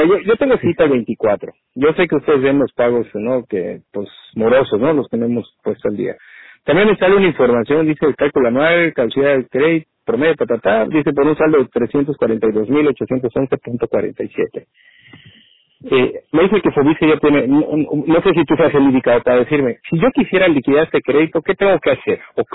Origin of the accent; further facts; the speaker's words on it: Mexico; como buen mexicano, me dices, ah, lo checo.